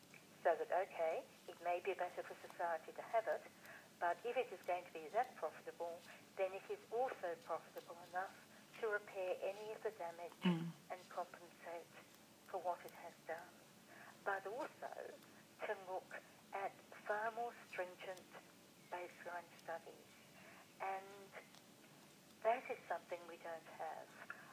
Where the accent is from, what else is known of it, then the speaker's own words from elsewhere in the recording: Queensland, Australia; I was brought up in Queensland where the houses were on stilts